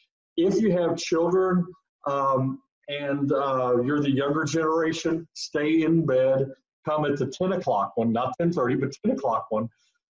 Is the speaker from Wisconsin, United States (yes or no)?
no; Illinois, United States; As if I know what a grit is. Okay, really. I'm from Illinois.